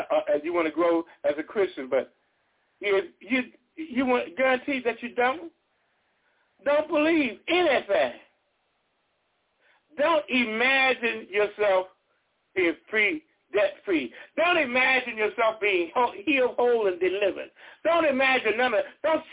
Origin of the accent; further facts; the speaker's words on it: Missouri, United States; I'm from Missouri. You got to show me.